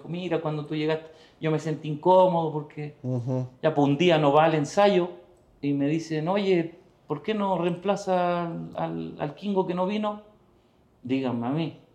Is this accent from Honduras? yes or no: no; Talca, Maule, Chile; mira, yo soy de Talca, estudio aquí en la universidad